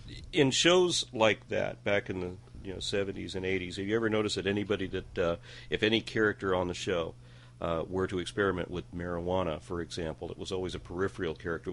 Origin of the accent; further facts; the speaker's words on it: Texas, United States; I get special privileges being a Texan in that I'm not expected to pronounce anything correctly.